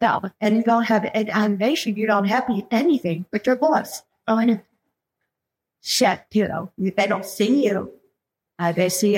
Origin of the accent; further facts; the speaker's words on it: Texas, United States; a live show, when I was growing up in Texas.